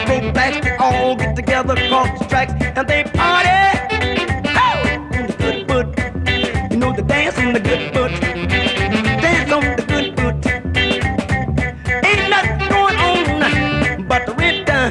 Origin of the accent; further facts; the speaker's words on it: Cincinnati, Ohio, United States; Yeah, right. Born and raised in Western Hills. That's real streetwise.